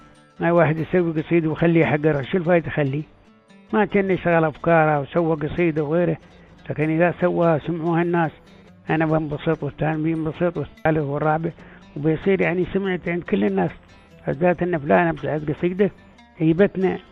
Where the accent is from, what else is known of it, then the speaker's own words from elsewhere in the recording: United Arab Emirates; بلادنا الإمارات